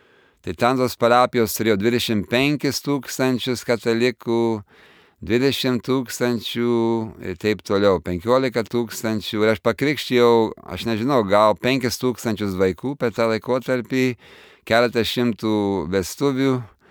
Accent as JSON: {"language": "Lithuanian", "town": "Montreal", "region": "Quebec", "country": "Canada", "tie": "born or raised there", "said": "Aš gimiau, augau Monrealyje, Kanadoje, iš lietuvių emigrantų šeimos. Ir mano tėtė ir mama gimė, augo Lietuvoje"}